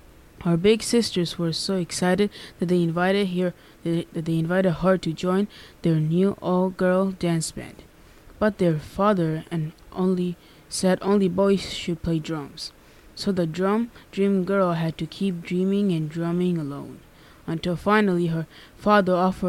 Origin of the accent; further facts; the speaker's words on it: Hudson, New York, United States; I'm 13 years old, and I'm also from Hudson.